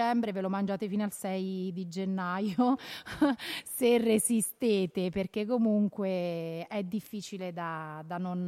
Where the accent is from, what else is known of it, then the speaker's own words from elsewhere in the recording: Stella di Monsampolo, Marche, Italy; also born or lived in San Benedetto del Tronto; Io sono una ascolana non puro sangue, nel senso che sono nata a San Benedetto, nata e cresciuta, o meglio a Stella di Monsanpolo, sposata con un ascolano.